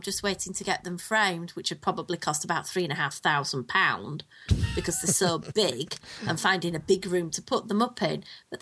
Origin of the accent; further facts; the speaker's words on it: United Kingdom; You know, I'm from Britain. It's 0 degrees outside. I'm used to cold.